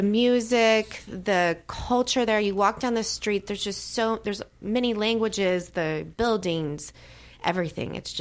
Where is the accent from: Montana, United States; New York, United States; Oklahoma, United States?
Oklahoma, United States; Tulsa; But Tulsa's a great place. It's a small tow